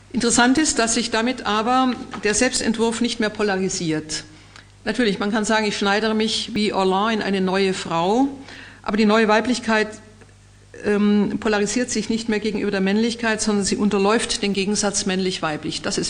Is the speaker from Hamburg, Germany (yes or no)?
no; Erlangen, Bavaria, Germany; ich komme ja aus Erlangen, wo sie häufig gemacht werden